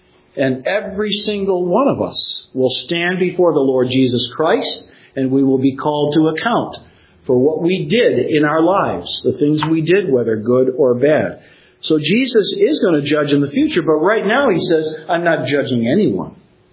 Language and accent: English; New Jersey, United States; I do know what I'm talking about. I'm from New Jersey. And when I'm done here, I'm going to go back to New Jersey.